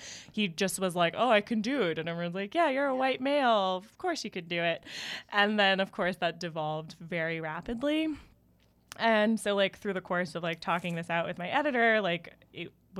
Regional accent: Hawaii, United States; now in New York, United States; I grew up very far away from New York. I grew up in Hawaii, for anyone that doesn't know that, which like does not have fashion really.

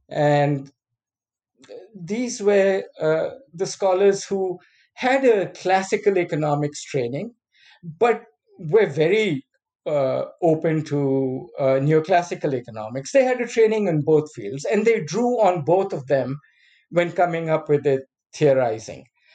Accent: Pakistan; English is a second language; moved away as an adult; I came from Pakistan, very keen to hope for something that would provide, as I said, hope for low-income countries

